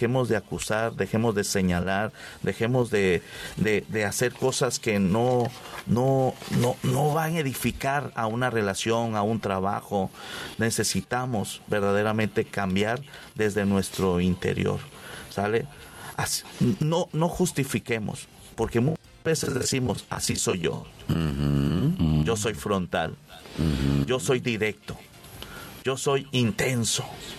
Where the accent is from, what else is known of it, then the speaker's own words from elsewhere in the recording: Sinaloa, Mexico; no justificar que yo soy así y yo soy de Sinaloa